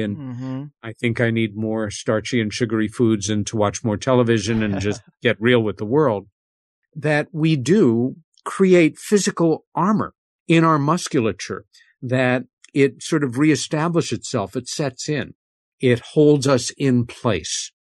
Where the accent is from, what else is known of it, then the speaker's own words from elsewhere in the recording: New York City, New York, United States; born there; a then very quiet district of the borough where I was born in New York City.